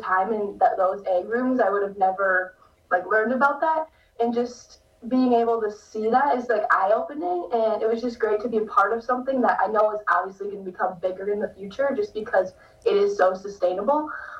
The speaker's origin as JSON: {"language": "English", "region": "Wisconsin", "country": "United States", "tie": "born or raised there", "said": "I grew up in Wisconsin, so you know, everything's grown in the ground. It's corn, it's beans."}